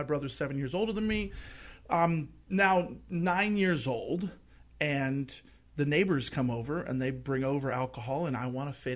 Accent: Palos Verdes Peninsula, California, United States; Palos Verdes Peninsula.

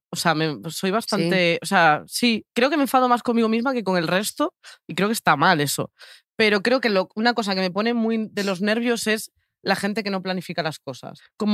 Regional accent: Galicia, Spain; porque soy gallega, supongo, no sé.

